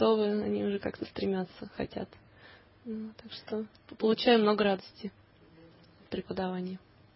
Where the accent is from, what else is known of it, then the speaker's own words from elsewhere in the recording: Tula, Tula Oblast, Russia; born there; Да, я родилась в Туле.